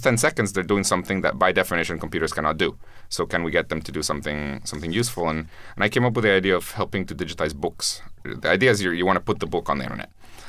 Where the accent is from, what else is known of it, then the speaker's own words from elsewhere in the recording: Guatemala; My views on education were always related to the fact that I'm from Guatemala. It's a very poor country.